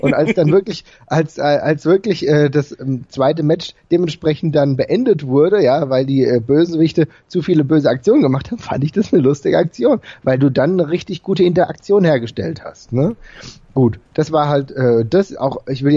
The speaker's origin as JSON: {"language": "German", "town": "Frankfurt", "region": "Hesse", "country": "Germany", "said": "ich komme ja selbst aus Frankfurt"}